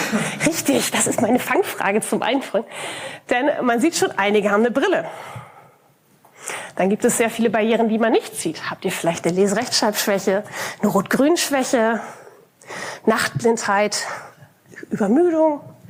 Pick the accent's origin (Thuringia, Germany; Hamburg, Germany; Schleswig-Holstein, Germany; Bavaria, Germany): Hamburg, Germany; Ich komme aus Hamburg, wie man es vielleicht hört.